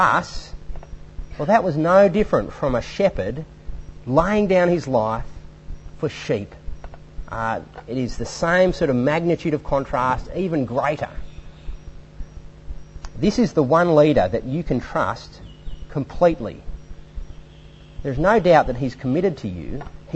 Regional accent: Yass, New South Wales, Australia; I can remember when I was growing up in Yass

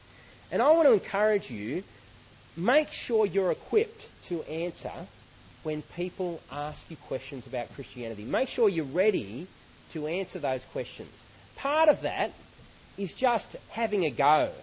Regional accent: Australia; You sort of win kudos as an Aussie male by putting each other down. If you can do it well, then you sort of gain a bit of status. And I realise that we do it without meaning too much by it, so I'm not wanting to say just stop being an Aussie bloke.

